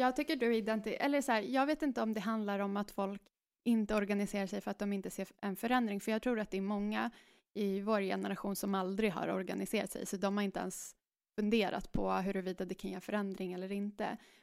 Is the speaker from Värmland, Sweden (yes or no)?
no; Stockholm, Stockholm County, Sweden; Och jag är från Stockholm.